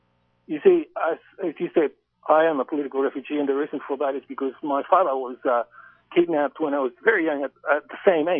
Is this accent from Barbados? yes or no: no; Chile; you'll excuse my accent because like you stated, I am actually from Chile.